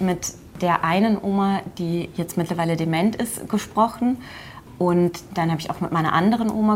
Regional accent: Bavaria, Germany; Ich bin in Niederbayern aufgewachsen

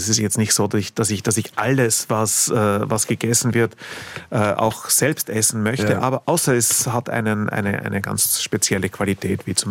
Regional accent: Vienna, Austria; in Wien, wo ich herkomme

